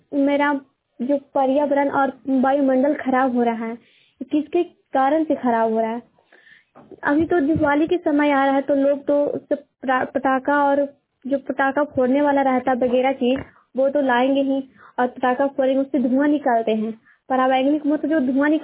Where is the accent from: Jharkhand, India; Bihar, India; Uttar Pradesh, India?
Bihar, India; Hilsa; मैं हिलसा पूना की निवासी हूँ।